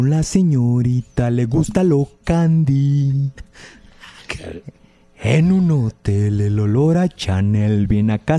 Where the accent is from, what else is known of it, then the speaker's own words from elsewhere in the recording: Hermosillo, Sonora, Mexico; Otro paisano sonorense. Y yo, pues yo soy de Hermosillo.